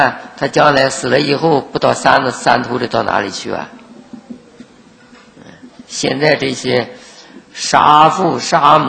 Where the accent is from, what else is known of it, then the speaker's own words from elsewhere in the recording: China; 我们是东方人，我们是中国人，我们自己也是黄色人